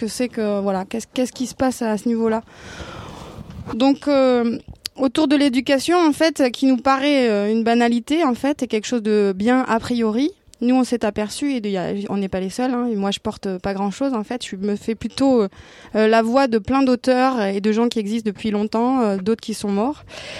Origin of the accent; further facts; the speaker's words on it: Occitanie, France; je viens de l'Aveyron et je viens pour passer 3 jours à la ZAD